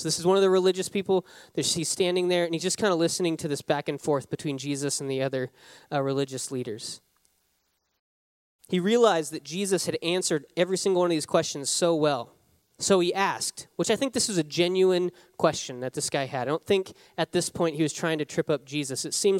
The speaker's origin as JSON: {"language": "English", "region": "Wyoming", "country": "United States", "tie": "born or raised there", "also_born_or_lived": "Nova Scotia, Canada", "said": "So I grew up in Wyoming. You guys know that. And then I lived in super rural Nova Scotia, Canada."}